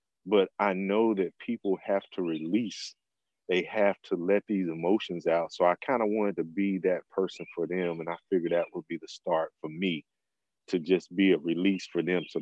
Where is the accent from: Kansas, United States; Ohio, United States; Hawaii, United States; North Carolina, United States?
North Carolina, United States; Lexington; So I came home to my hometown, Lexington, North Carolina, to my sisters, to be near my family